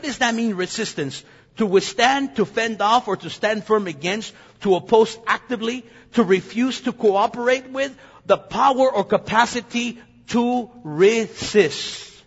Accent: United States; I'm an American. And therefore, as an American, I have a posture. I'm an American citizen.

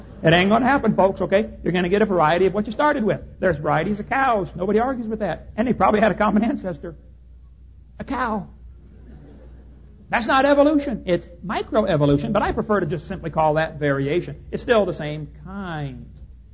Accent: Illinois, United States; I come from Illinois, corn country.

